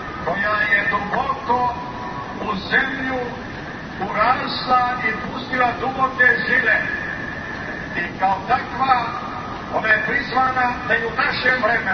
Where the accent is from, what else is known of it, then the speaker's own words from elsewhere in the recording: Montenegro; born there; Mi smo ovdje u Crnoj Gori rođeni. Upravo sam došao iz Bara